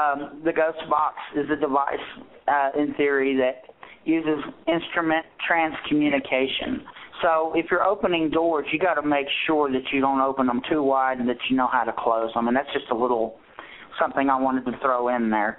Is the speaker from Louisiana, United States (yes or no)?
yes; Louisiana, United States; I'm Cajun.